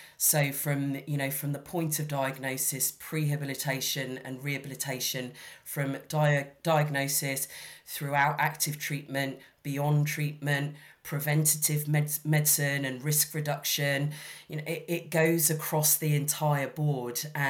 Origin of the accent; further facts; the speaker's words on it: Hong Kong; I grew up in Hong Kong, and I was hoping that one day to be able to work in Hong Kong.